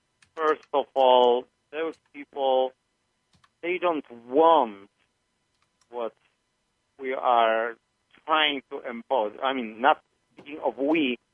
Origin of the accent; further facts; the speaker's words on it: Poland; English is a second language; I'm originally from Poland, so neighboring countries.